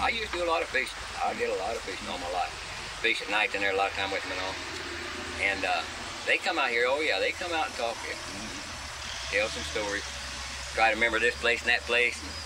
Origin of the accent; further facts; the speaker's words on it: Illinois, United States; now in Florida, United States; I'm from Illinois. My wife is Brooklyn, New York.